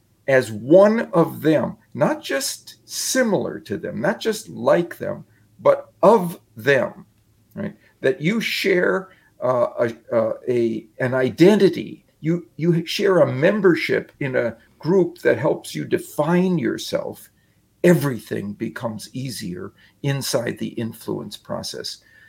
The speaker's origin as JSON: {"language": "English", "region": "Wisconsin", "country": "United States", "tie": "born or raised there", "said": "Well, I grew up in Wisconsin, where the home team has always been the Green Bay Packers."}